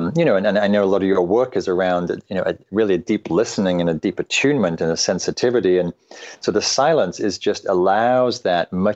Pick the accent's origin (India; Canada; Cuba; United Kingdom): United Kingdom; England; now in United States; So I grew up in England, and there's not much wildness left in England and not much in Europe. And so when I came to the States in the early 90s